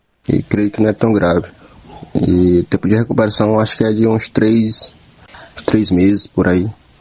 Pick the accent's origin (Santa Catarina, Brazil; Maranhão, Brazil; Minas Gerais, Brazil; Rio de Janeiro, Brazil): Maranhão, Brazil; Santa Quitéria; sou atacante, sou natural de Santa Quitéria.